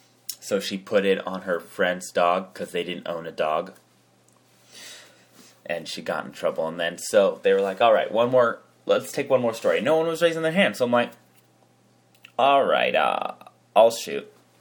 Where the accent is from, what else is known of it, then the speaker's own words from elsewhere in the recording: Las Vegas, Nevada, United States; Where did this happen? Where are you from? I'm like, Las Vegas.